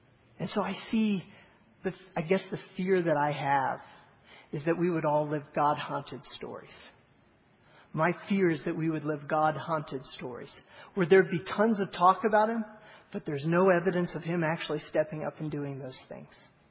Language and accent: English; Atlanta, Georgia, United States; I grew up in the South in Atlanta, and there are Christmas trees.